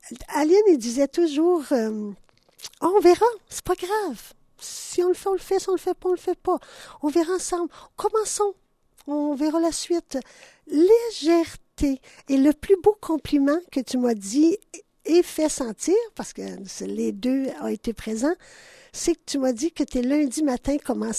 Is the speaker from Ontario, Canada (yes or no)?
yes; Ontario, Canada; born there; first language English/French; C'est parce que moi, vous le savez, je suis née en Ontario. Ma langue natale est et l'anglais et le français.